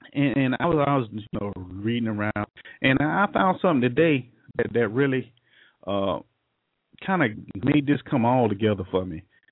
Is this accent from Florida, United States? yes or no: yes; Jacksonville, Florida, United States; in Florida, in Jacksonville, you know, my hometown